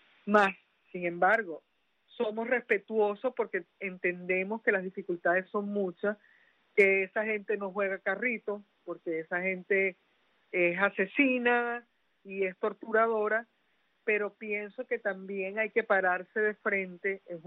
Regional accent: Venezuela; porque uno como venezolano en el exterior que no se ha despegado nunca de su país

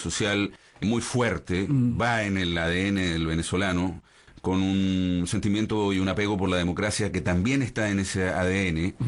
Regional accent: Chile; yo soy chileno y nosotros salimos de Chile en el gobierno del marxista Salvador Allende.

